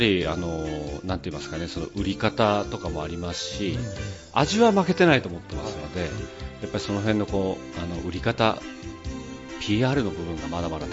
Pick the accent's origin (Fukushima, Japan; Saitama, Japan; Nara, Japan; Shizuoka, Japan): Fukushima, Japan; Okuma; also born or lived in Iwaki / Tokyo; 生まれがですね、あの福島県の大熊町っていうところで生まれまして、で高校をですね、いわき の福島高専を卒業して、一回東京出たんですね、就職で。でサラリーマンやって6年間やって、20年前にこのいわきに帰ってきて